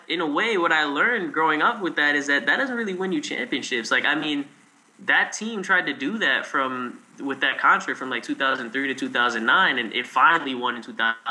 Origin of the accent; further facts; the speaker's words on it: New York City, New York, United States; But I am born and raised in New York City.